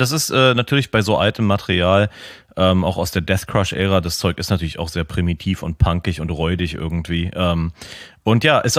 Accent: Berlin, Germany; ich bin halt Berliner

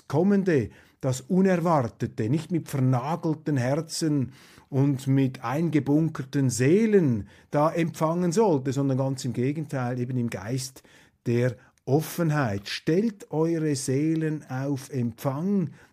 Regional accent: Switzerland; Nein, wir stehen dazu, wir sind Schweizer.

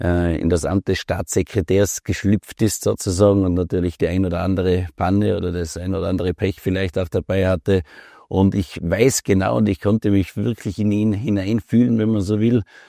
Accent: Tyrol, Austria; ob das zwischen Osttirol und dem Außerfern von Landeck bis nach Kufstein war in meiner Heimatgemeinde per se

